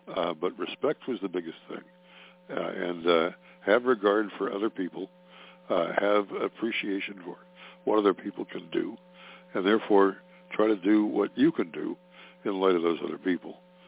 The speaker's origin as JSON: {"language": "English", "town": "Cleveland", "region": "Ohio", "country": "United States", "tie": "born or raised there", "also_born_or_lived": "Forest Hills, New York", "said": "I was born in Forest Hills, New York. But at an early age, less than two, my dad, who was with Scripps Howard, moved out to Cleveland, Ohio. I went along with him."}